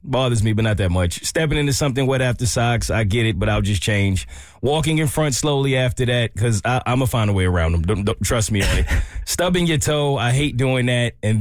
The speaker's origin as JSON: {"language": "English", "region": "New York", "country": "United States", "said": "I'm a New Yorker. I hate that."}